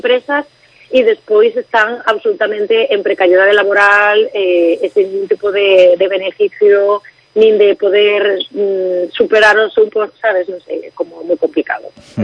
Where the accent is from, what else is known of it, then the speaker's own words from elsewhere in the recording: Ribeira, Galicia, Spain; eu hai moitísimos anos que non vivo en Ribeira, pero estou super ligada a miña xente e ao meu pueblo, porque son máis de Ribeira que...